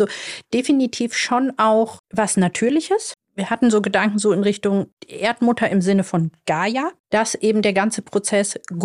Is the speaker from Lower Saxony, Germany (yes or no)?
no; North Rhine-Westphalia, Germany; Ah, ich komme ja ursprünglich aus dem Ruhrgebiet und habe da gelernt und hatte da auch schon eine Praxis.